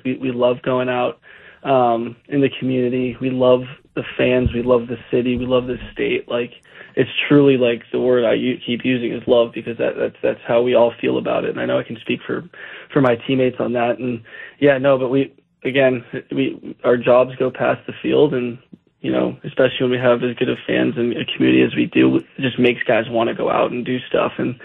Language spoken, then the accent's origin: English; Massachusetts, United States; I grew up in Massachusetts. Stayed close for college. Went to Boston College